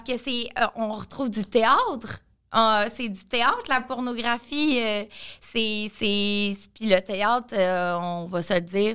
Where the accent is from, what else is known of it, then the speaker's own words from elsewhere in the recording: Repentigny, Quebec, Canada; Je viens de Repentigny.